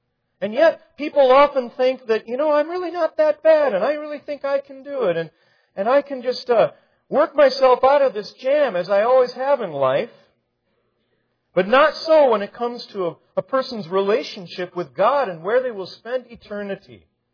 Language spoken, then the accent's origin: English; Twin Cities, Minnesota, United States; I remember growing up in the Twin Cities